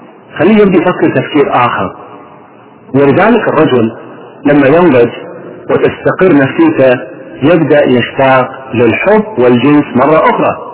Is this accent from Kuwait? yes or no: yes; Kuwait; عندنا في الكويت